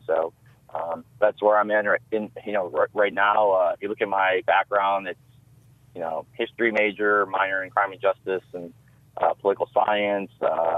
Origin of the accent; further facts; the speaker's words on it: Detroit, Michigan, United States; I was born and raised in Metro Detroit. Grew up here, went to high school, college, went to the University of Michigan